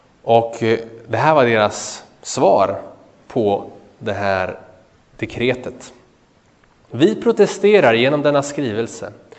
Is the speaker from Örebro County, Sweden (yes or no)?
yes; Örebro, Örebro County, Sweden; Men de kom från Örebro, faktiskt samma område där jag kommer ifrån.